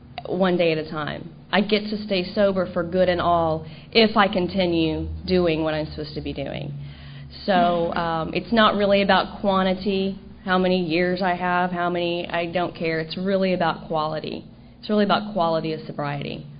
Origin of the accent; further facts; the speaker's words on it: Dallas, Texas, United States; now in Seal Beach, United States; I'm originally from Dallas, Texas. I've lived in Seal Beach for about 4 months now, but I've been in California for a little over two years.